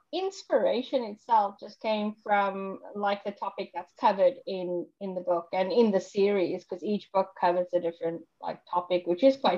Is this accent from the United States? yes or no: no; South Africa; So every time I talk to someone, they go, but you don't sound South African, or you sound slightly Australian or British or from New Zealand. Where are you from? So yeah, I always get that I get countries thrown at me left, right. And I'm like, no, I'm actually South African.